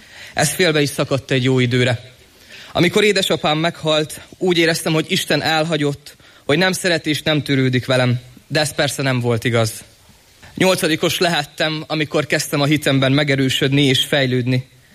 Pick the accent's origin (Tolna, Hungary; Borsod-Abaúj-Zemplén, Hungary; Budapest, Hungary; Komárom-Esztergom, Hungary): Borsod-Abaúj-Zemplén, Hungary; Miskolc; born there; 17 éves, és Miskolcon születtem.